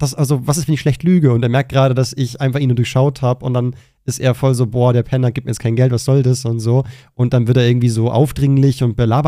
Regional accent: Bavaria, Germany; Und natürlich habe ich Bier zu Hause, ich bin ein Bayer

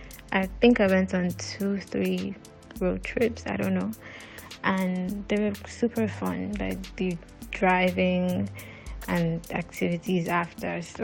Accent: Nigeria; And SARS, that was a very turning point for me as a Nigerian.

